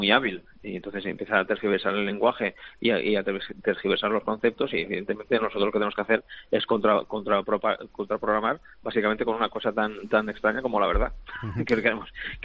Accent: Catalonia, Spain; Yo tengo claro que, como catalán y español que soy

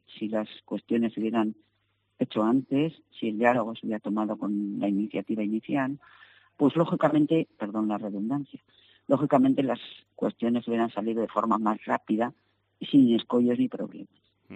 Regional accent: Castile, Spain; vamos a aprovechar un refrán muy bueno de que somos castellanos

